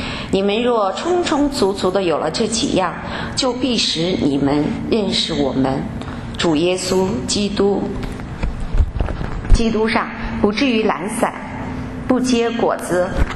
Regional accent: China; 要回到我的家乡，回到中国。

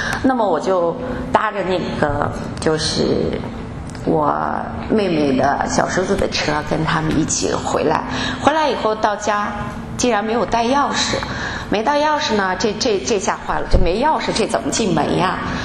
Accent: China; 要回到我的家乡，回到中国。

